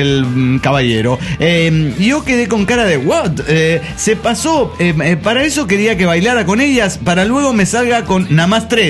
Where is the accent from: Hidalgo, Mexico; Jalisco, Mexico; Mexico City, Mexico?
Jalisco, Mexico; Guadalajara; de Guadalajara, Jalisco, México.